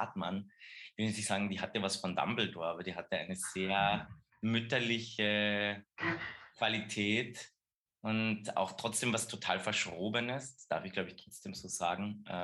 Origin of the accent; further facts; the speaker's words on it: Keutschach, Carinthia, Austria; Ich bin am Land aufgewachsen in Kreutschach